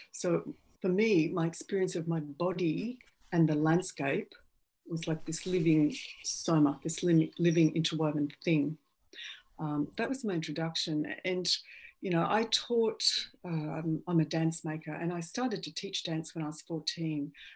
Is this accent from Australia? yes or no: yes; Australia; Okay, so I'm Australian, everyone, as you can hear from my voice.